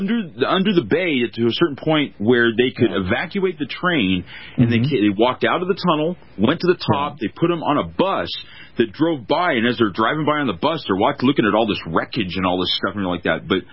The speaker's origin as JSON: {"language": "English", "region": "California", "country": "United States", "tie": "born or raised there", "said": "You know, I grew up in California. I mean, if in California, there are earthquakes all the time."}